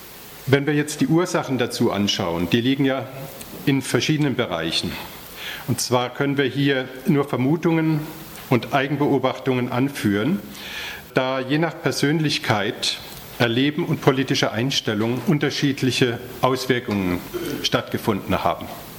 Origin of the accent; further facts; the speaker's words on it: Heidelberg, Baden-Württemberg, Germany; auch 70 Jahre wie die meisten von uns hier im Haus. Und ich komme aus Heidelberg